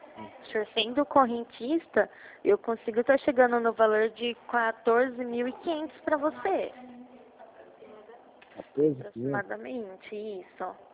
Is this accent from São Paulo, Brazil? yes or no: yes; Bauru, São Paulo, Brazil; eu também sou daqui de Bauru, aqui na Presidente Kennedy, de frente com o próprio Santander, com o estacionamento